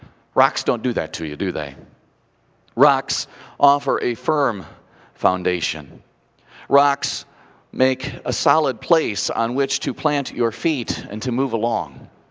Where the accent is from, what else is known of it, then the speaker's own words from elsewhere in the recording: Indiana, United States; Now, I grew up in Northwest Indiana, and if you've ever gone through Northwest Indiana